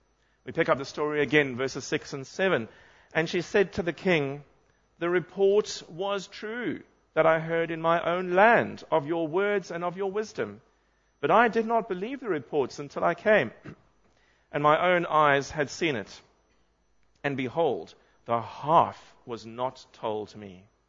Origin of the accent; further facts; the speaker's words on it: South Africa; moved away as an adult; even though I'm an English-speaking South African, even though I have a Bachelor of Arts degree in English